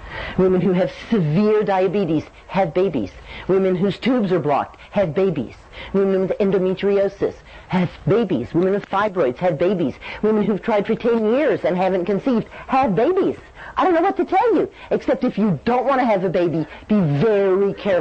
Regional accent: Dallas, Texas, United States; I grew up in Dallas in the 50s

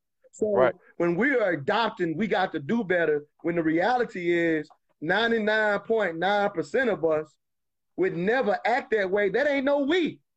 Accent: South Carolina, United States; I'm from South Carolina, the South.

